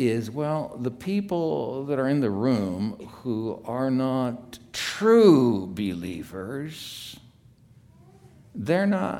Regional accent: Portland, Oregon, United States; We had four grapevines when I grew up in Portland, Oregon.

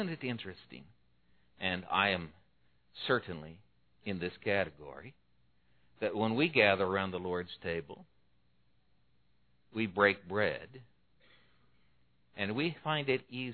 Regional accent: Portland, United States; Well, growing up in Portland, after we began going to church with my mother, I remember that the best because I was a little older.

